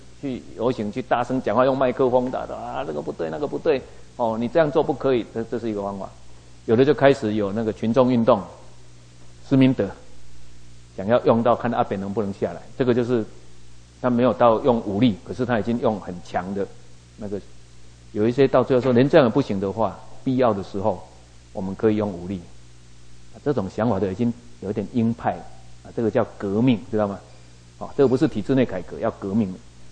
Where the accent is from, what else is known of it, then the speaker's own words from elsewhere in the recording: Taiwan; 所以我们过去小的时候，我们在台湾长大都知道这个过程